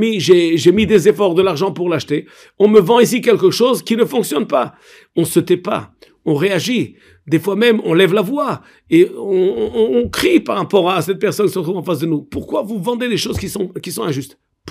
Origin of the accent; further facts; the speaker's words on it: France; quand nous on était jeunes, quand on était enfants en France